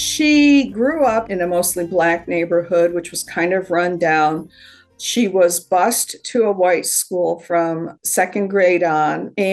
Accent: the North, United States; I grew up in the North, and, you know, it was the bad Southerners who had slaves

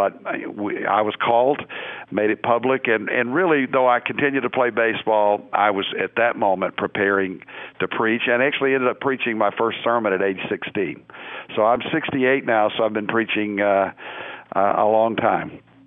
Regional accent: Conway, Arkansas, United States; born there; I mean, look, I was born in Conway, Arkansas, a little town outside of Little Rock

